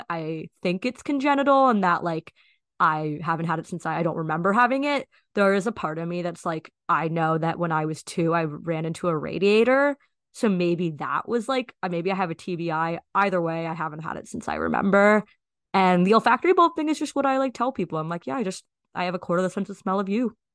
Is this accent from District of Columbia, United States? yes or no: yes; Washington, District of Columbia, United States; I'm from DC. So I'm right now in my childhood bedroom. I like to say I'm like a rare DC native